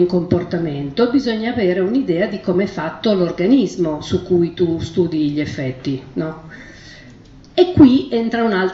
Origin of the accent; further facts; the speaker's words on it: Rosta, Piedmont, Italy; io sono cresciuta a Rosta, che orograficamente è Val di Susa